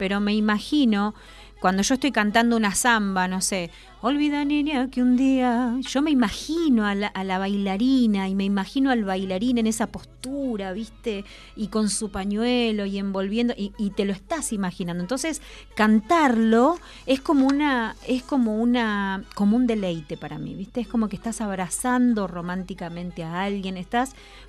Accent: Buenos Aires, Argentina; born there; now in Caseros, Argentina; Yo soy nacida en Buenos Aires, sí. Hoy en este momento vivo en provincia de Buenos Aires, uh-huh. En Caseros, así que nada, y toda mi familia es tucumana, todos.

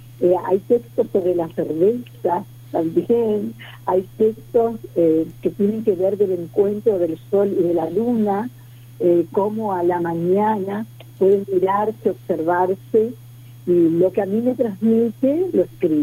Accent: Charata, Chaco, Argentina; born there; nací en Charata, pero vivo hace 32 años en Resistencia. Uh-huh. Estoy radicada acá, trabajo acá, trabajé acá

